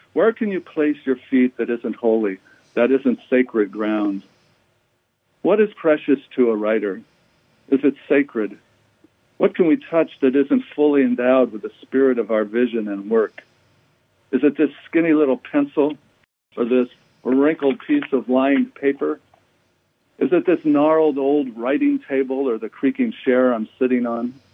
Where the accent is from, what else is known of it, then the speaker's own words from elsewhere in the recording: Ohio, United States; I grew up in Ohio in the 50s when the only thing precious was security.